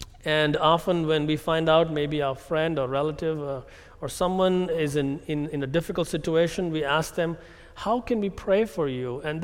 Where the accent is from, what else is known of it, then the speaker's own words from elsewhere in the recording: India; English is a second language; I'm reminded of my time growing up in India, going to a K-12 Catholic school for 14 years.